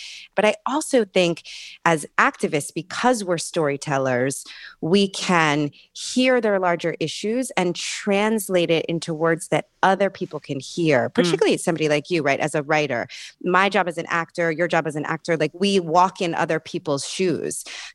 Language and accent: English; New York City, New York, United States; You know, I come from New York City